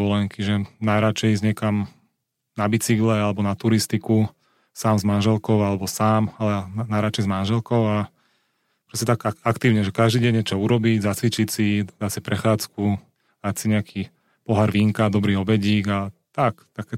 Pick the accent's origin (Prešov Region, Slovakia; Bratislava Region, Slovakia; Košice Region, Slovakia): Bratislava Region, Slovakia; Bratislava; som vyrastal v Karlovke v Lodenici, kde vlastne moja mama bola trenérka.